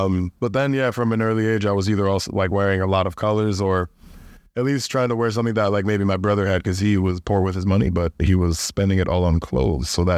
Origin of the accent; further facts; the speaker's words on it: New York, United States; Yeah, I'd say just kind of growing up in New York is like a natural thing.